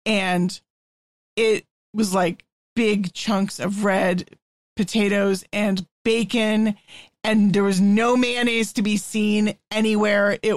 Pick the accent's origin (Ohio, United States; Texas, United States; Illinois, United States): Texas, United States; I grew up in Texas